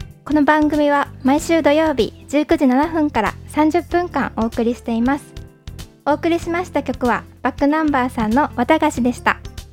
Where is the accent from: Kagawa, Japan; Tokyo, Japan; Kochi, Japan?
Kochi, Japan; 私は、高知県出身なんですけど、やっぱ高知県はあんまり大学がなくて